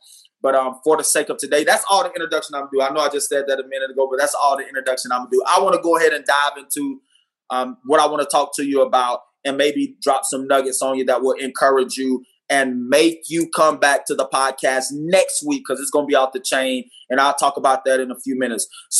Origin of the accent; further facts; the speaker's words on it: Hazelhurst, Georgia, United States; also born or lived in Hollywood, Florida; now in Santa Maria, United States; Fun fact, I was born in Hollywood, Florida. I call Hazelhurst, Georgia, my hometown. That's in Southeast Georgia. But now I currently live in Santa Maria, California